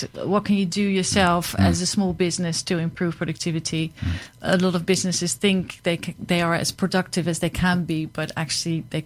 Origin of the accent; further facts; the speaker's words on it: Netherlands; English is a second language; Yeah, and I come from Holland, where it's basically Holland is one big road with a little bit of green in between.